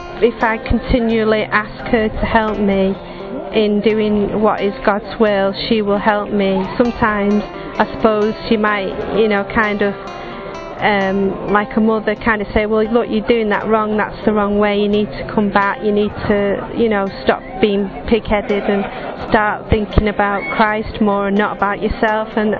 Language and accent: English; Manchester, North West England, United Kingdom; I'm from Manchester.